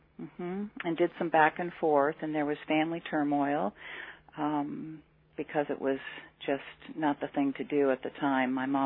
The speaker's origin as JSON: {"language": "English", "town": "Columbus", "region": "Ohio", "country": "United States", "tie": "born or raised there", "also_born_or_lived": "Hartford, United States / New York City, United States", "said": "Well, my first 10 years, being born in Hartford, Connecticut, as a baby, moving to Columbus, Ohio, where my mom was from, lived there for 10 years. My mom relocated after a remarriage, ended up 5 years in New York City."}